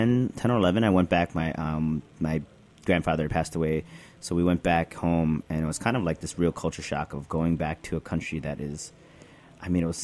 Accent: Chicago, Illinois, United States; Yeah, I'm born and raised in Chicago. You know, my parents had a house out about 20 minutes northwest of downtown Chicago, a place called Niles. And, you know, I'm a first-generation American, and, you know, my parents are Filipino

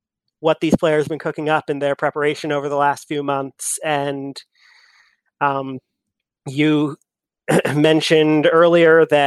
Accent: Eugene, Oregon, United States; Born and raised in Eugene, Oregon. So huge Duck fan.

